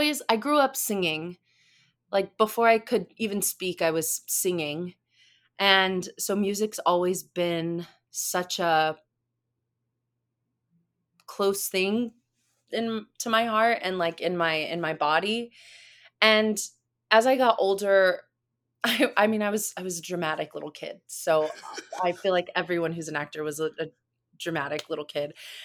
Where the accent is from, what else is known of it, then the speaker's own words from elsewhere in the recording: El Paso, Texas, United States; So I was born in El Paso. There wasn't a lot of theater in the area growing up because it's just, you know, being a small border town, just not the focus.